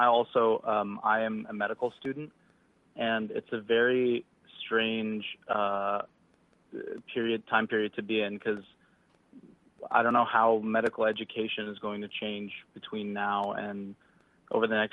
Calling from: Ohio, United States; from Ohio.

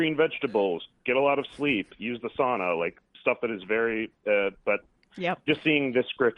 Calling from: Brooklyn, New York, United States; Hi, this is … from Brooklyn.

